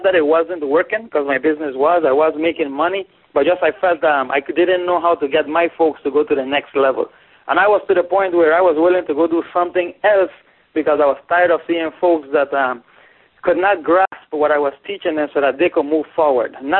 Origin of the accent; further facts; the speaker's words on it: U.S. Virgin Islands; I'm over here from the Virgin Islands.